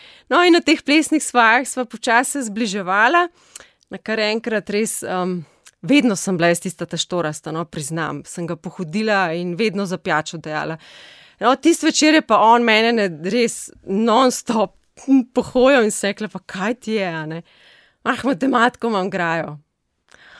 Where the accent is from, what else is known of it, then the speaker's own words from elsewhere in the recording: Ljubljana, Central Slovenia, Slovenia; oba dva prihajava, sva živela, no, sva se rodila v Ljubljani. … v Jaršah, jaz v Savskem naselju in skupna nama je bila župnija Ljubljana Sveti Križ oziroma vsi bolj poznate Podžale.